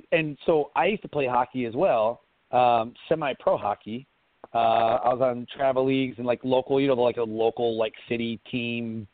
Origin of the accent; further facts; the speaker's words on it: Detroit, Michigan, United States; Yeah, well, I'm from Detroit, okay?